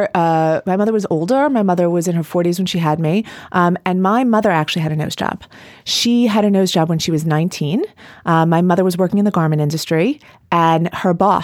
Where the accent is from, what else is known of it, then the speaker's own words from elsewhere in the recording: Lawrence, New York, United States; I grew up in the Five Towns in Lawrence.